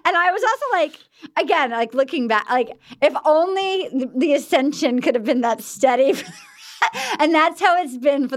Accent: Rhode Island, United States; I always loved New York City. My family had, like, I grew up in Rhode Island, but my family was from New York.

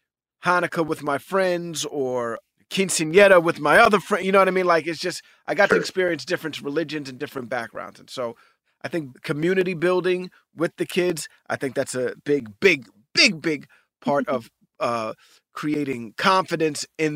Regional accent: New York City, New York, United States; You know, I grew up in a very diverse community. I grew up in Hell's Kitchen, New York City, and it wasn't just black people.

